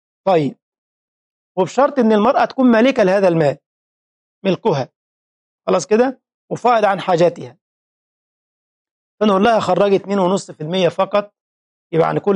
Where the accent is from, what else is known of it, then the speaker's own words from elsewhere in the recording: Egypt; وانا قلت لكم قصة عامل نفسه من بنها دي عندنا في مصر